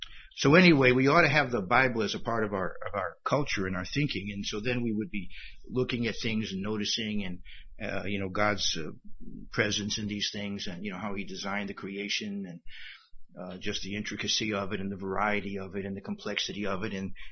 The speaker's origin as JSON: {"language": "English", "town": "Bridgeport", "region": "Connecticut", "country": "United States", "said": "I come from Bridgeport, Connecticut, where P.T. Barnum was the patron saint, even though most people think of him as a huckster."}